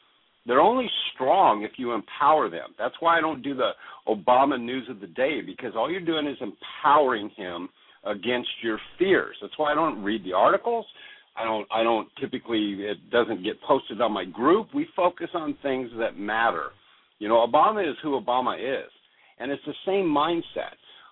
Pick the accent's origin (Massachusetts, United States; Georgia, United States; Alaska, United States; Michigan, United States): Alaska, United States; also born or lived in Oregon / Washington; I'm an Alaskan, man. I grew up in Oregon, Washington, Alaska.